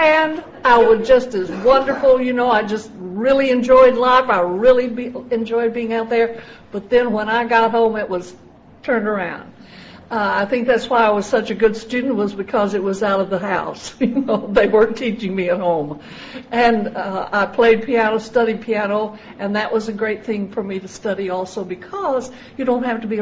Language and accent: English; Fort Worth, Texas, United States; I grew up over in Fort Worth, and I was a pretty good student.